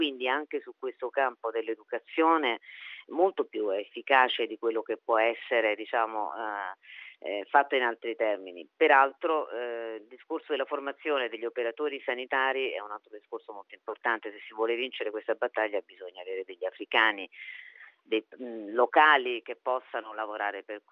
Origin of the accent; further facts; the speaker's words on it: Cameroon; io vengo dal Camerun